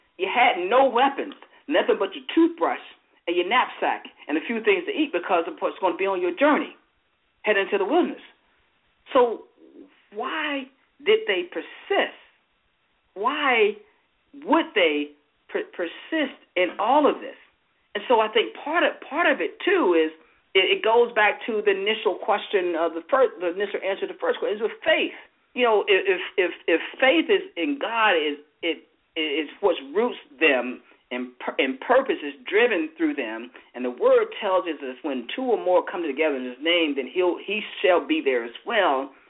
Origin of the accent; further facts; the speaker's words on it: Greenville, United States; He's an attorney from my hometown in Greenville.